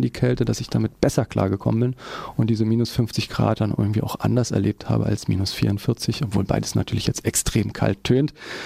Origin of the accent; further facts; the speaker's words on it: Brandenburg, Germany; also born or lived in Dresden; now in Berlin, Germany; Aus Dresden, also in Dresden geboren, aufgewachsen in der Niederlausitz, südliches Brandenburg. Und seit meinem Studium lebe ich in Berlin.